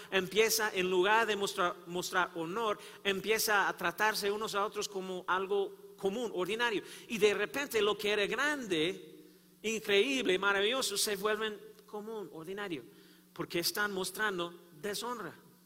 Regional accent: Kansas City, Missouri, United States; born there; yo nací en Kansas City, Missouri, en los Estados Unidos. Mi familia, toda mi familia, del lado de mi papá, también del lado de mi mamá, todos son de Kansas City.

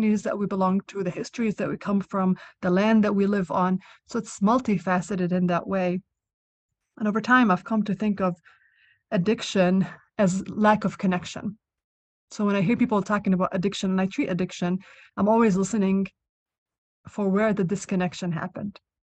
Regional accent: Israel; moved away as an adult; I am originally from Israel. I was born there, grew up there, and then I came out here for my medical training.

